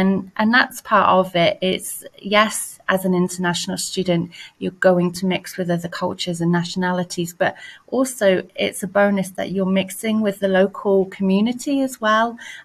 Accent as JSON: {"language": "English", "region": "South West England", "country": "United Kingdom", "lives_now": "Wales", "said": "So I'm from Somerset, which is just south of Bristol. We are known for speaking like a farmer and drinking cider."}